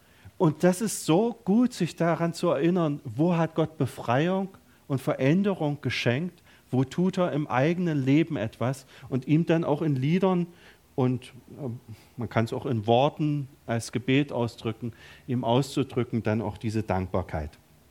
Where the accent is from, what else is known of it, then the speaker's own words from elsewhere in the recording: East Germany, Germany; wir waren ja in einer Diktatur, ich bin ja im Osten aufgewachsen